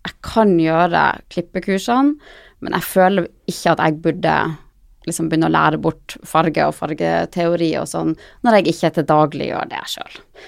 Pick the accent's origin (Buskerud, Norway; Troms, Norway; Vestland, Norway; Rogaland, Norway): Troms, Norway; now in Oslo, Norway; Jeg kommer opprinnelig fra Senja i Nord-Norge og har bodd i Oslo siden 2005.